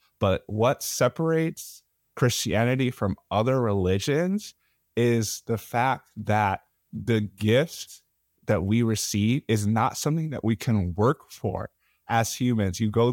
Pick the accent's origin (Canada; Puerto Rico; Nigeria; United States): Nigeria; For those who don't know you, me, I'm Nigerian.